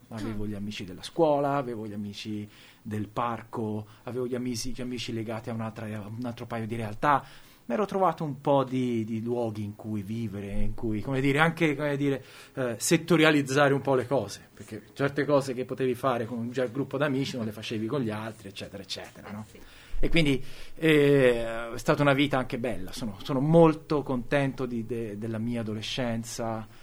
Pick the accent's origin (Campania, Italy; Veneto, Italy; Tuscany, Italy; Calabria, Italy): Tuscany, Italy; Prato; now in Genoa, Italy; io non sono genovese, perché io sono toscano, sono di Prato per l'esattezza.